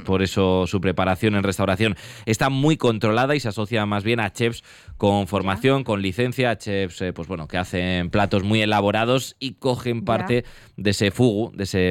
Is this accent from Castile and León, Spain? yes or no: yes; Villaseco de los Gamitos, Castile and León, Spain; porque yo lo he probado en mi pueblo, en Villaseco de los Gamitos.